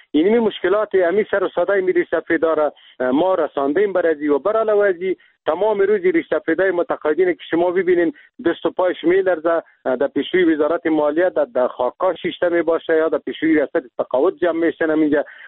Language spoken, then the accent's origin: Persian; Afghanistan; ما خود مسلمان هستیم، ما افغان هستیم، از این ملت هستیم، یعنی میجا زندگی کردیم، در میجا تولد شدیم